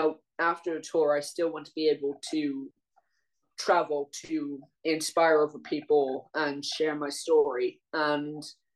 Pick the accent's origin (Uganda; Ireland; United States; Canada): Ireland; You know, I'm Irish.